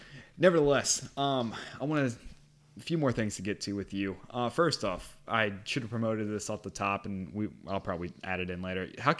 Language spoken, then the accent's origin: English; Louisiana, United States; You don't even, half the people don't know I'm from Louisiana unless I talk about it.